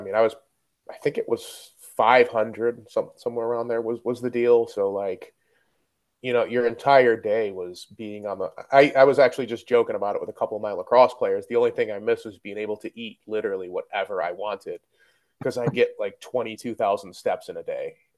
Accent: Syracuse, New York, United States; I'm from the Syracuse area.

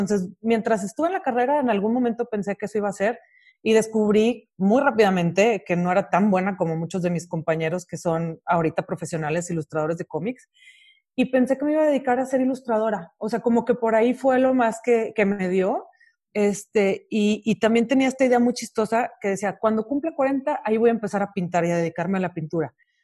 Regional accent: Monterrey, Nuevo León, Mexico; now in Mexico City, Mexico; Soy licenciada en artes visuales. Soy de Monterrey y tengo por ahora 7 años viviendo en la Ciudad de México.

